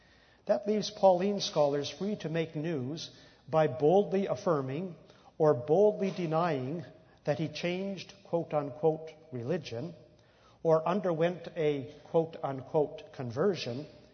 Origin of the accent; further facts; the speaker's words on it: Ontario, Canada; I come from Ontario, Canada, and in my trip down yesterday